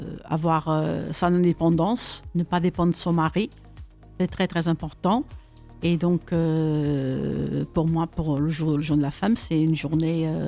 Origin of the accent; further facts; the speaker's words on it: Portugal; now in Évreux, France; ça fait quand même 52 ans que je suis à Évreux, je suis portugaise, et donc mes parents m'ont amené à Évreux